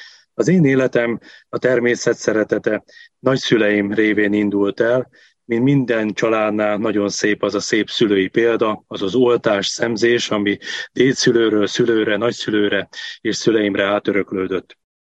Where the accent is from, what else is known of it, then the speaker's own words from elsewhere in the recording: Földeák, Csongrád-Csanád, Hungary; hiszen én Földeák községben nőttem fel, amely Csongrád-Csanád vármegyébe található